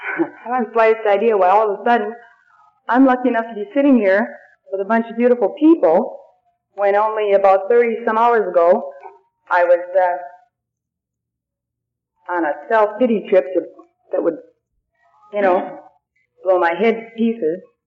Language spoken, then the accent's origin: English; Kent, Washington, United States; Where are you from, you know? And I said, Kent, Washington.